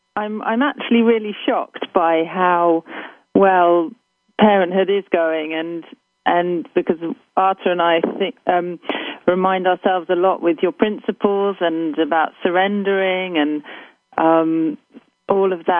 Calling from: Cambridge, East of England, United Kingdom; I'm calling from Cambridge, England.

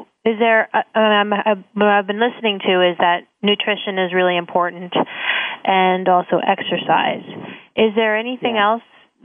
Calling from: New Jersey, United States; I'm calling in from New Jersey, and I just turned 40

